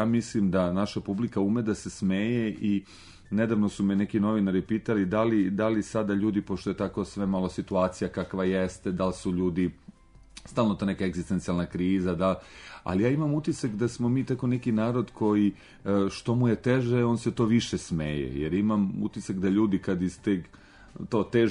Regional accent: Kragujevac, Šumadija and Western Serbia, Serbia; ja sam rodom Kragujevčanin

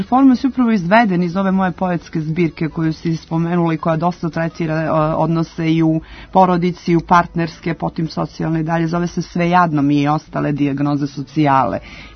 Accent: Montenegro; pošto ja dolazim iz Crne Gore

